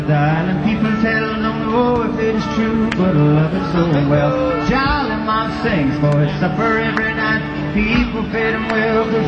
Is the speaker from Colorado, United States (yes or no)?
no; Alabama, United States; now in New York, United States; it reminded me of where I grew up on the Gulf Coast down in Alabama.